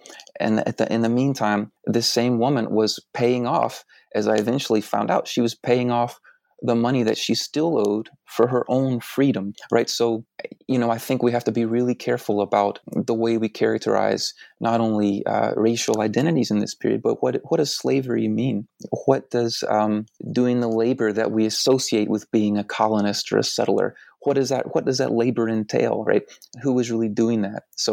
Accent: Deep South, United States; I'm from the Deep South, right?

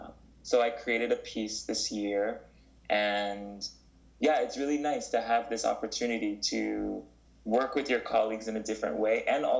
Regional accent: Manhattan, New York, United States; now in Mannheim, Germany; I've lived in Manhattan nearly my entire life.

